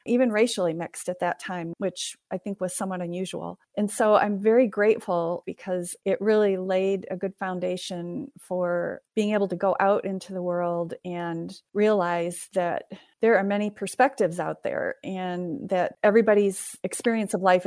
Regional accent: Lansing, Michigan, United States; also born or lived in Allendale; I'm 68 years old, and I am from Allendale, Michigan. I grew up mostly in the Lansing area.

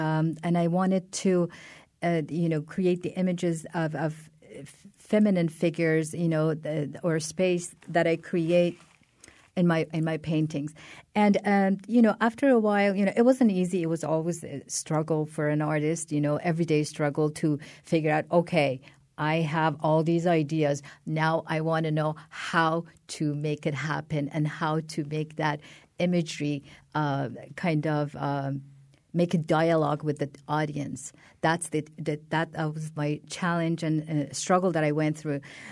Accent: Iran; English is a second language; now in United States; another country, you always feel that kind of shift that this is the time that I am Iranian, now I'm American. You know, it's kind of brought me to the question that where do I belong?

